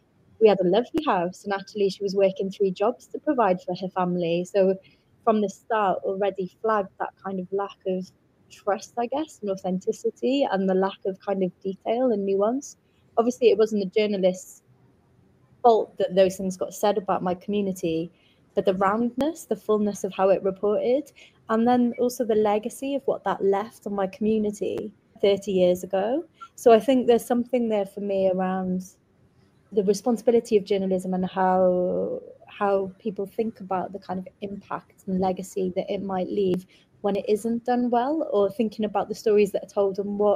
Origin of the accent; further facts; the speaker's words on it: Cardiff, Wales, United Kingdom; So my experience of growing up in Cardiff